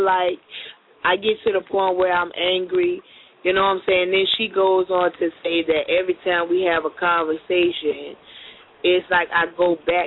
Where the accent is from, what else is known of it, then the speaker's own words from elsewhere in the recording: South Carolina, United States; I'm from South Carolina. I don't do all that shit